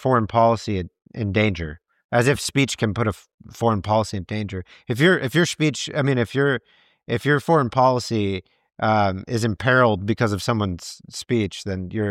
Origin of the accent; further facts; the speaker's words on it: Texas, United States; I mean, you know, I can tell you that I grew up in Texas.